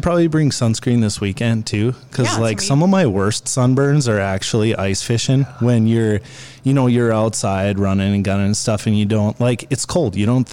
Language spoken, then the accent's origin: English; Minnesota, United States; I'm originally from Minnesota, so of course I'm going to talk about the weather right away.